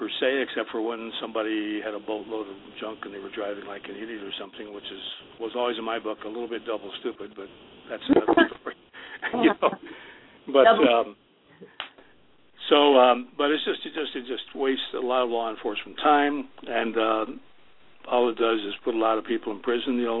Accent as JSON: {"language": "English", "region": "Colorado", "country": "United States", "said": "But with the successes in Colorado, which I was heavily involved in, being my home state"}